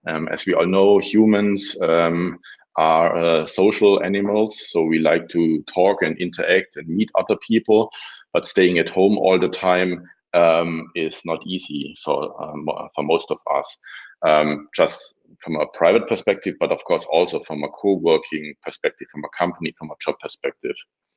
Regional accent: Reutlingen, Baden-Württemberg, Germany; born there; English is a second language; I was born in Reutlingen, Germany here. I still will do my presentation in English so that more people can understand it, hopefully.

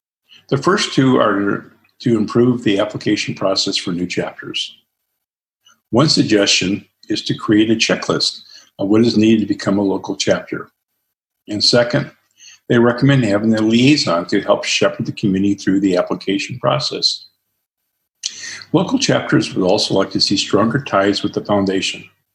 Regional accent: Mount Vernon, Washington, United States; from Mount Vernon, Washington.

